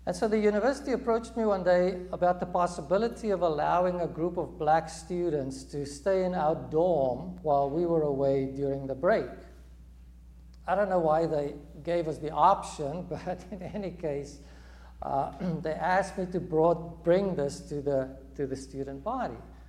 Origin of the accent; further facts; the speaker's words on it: South Africa; now in New York, United States; to speak to his civics class about growing up in South Africa